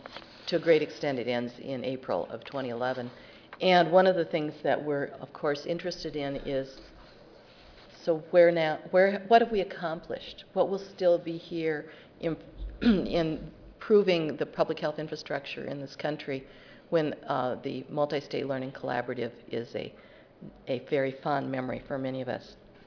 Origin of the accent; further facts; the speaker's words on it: South Dakota, United States; I come from South Dakota originally, and I've always had a fondness for country music lyrics.